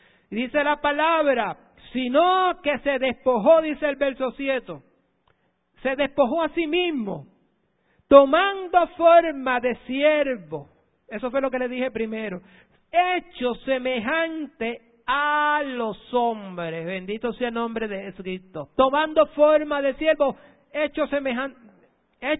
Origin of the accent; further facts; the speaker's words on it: Utuado, Puerto Rico; Hay gente en el campo, porque yo soy del campo, soy de Utuado